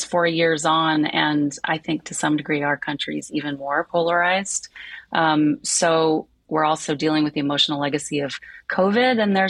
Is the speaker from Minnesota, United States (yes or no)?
no; California, United States; I grew up in California. I did not know about the program, but it's a robust program.